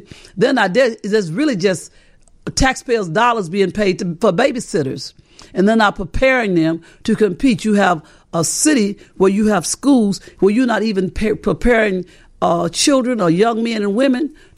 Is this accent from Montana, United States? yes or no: no; Montgomery, Alabama, United States; now in Chicago, United States; even though I came from Montgomery with shotgun, two rooms and a kitchen house, I'd never seen no mess like I saw on the west side of Chicago.